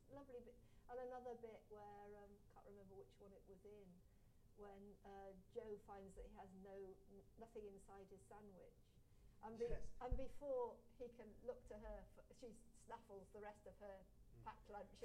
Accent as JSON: {"language": "English", "region": "South West England", "country": "United Kingdom", "said": "I come from North Devon, and that's a bit the case."}